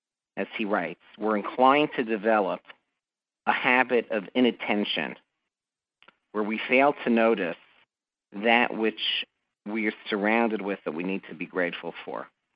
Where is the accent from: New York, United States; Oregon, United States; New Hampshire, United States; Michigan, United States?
New York, United States; As a New Yorker who doesn't often see such beauty